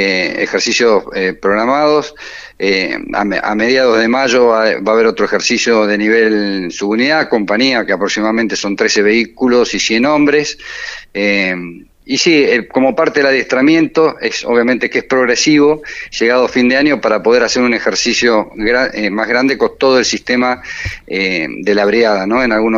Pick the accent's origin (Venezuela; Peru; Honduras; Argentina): Argentina; San Juan; vengo de Buenos Aires, soy sanjuanino